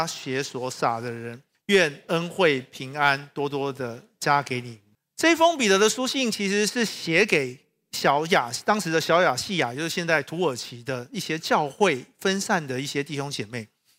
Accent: Hsinchu, Taiwan; 哈，我也是新竹人，哈，但是我不是竹北人。

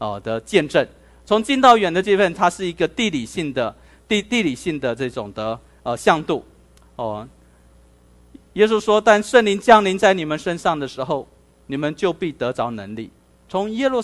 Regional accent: Taiwan; 我为什么我在台湾出生长大，为什么我不能承认我自己是台湾人？

